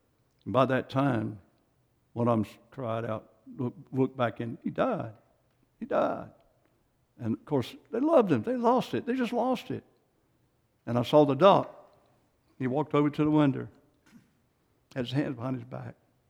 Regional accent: Clayton, North Carolina, United States; Yes, I was. I'm from Clayton.

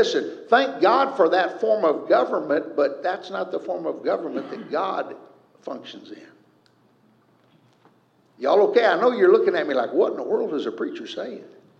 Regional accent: United States; I'm glad I was raised in America. I believe in democracy.

